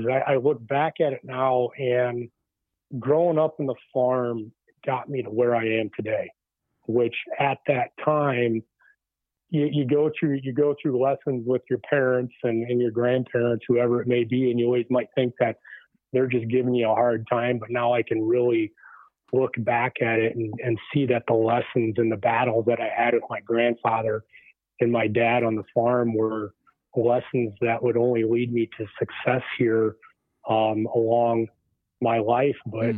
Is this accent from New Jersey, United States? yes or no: no; Illinois, United States; Born and raised in Illinois, little farm kid, grew up on a farm with about 1,500 acres, 600 head of cattle, 400 head of hogs